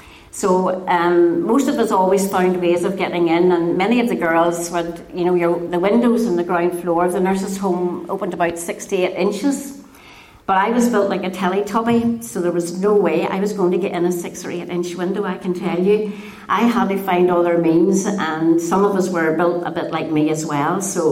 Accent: Ballyness, Northern Ireland, United Kingdom; born there; I was born near Bush Mills in a place called Ballyness.

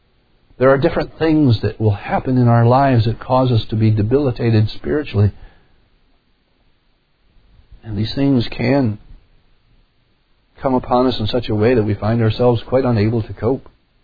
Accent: New York, United States; I remember growing up in New York, sometimes you have combinations of these things, living on the lake.

